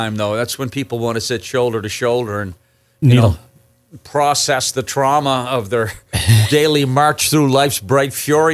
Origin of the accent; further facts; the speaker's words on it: Canada; And as a Canadian comedian, you have to give an audience an honest bang for their buck